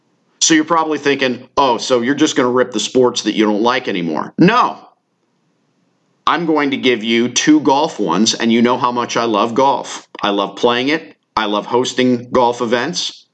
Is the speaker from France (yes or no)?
no; United States; I'm sorry, I am an American, and when the American team wins, it doesn't benefit my life one bit.